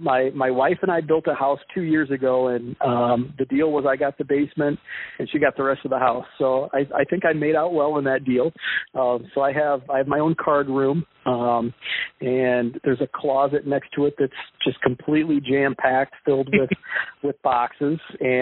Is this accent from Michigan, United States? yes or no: no; Illinois, United States; I made a big bulk trade with a guy who was actually near my hometown in Illinois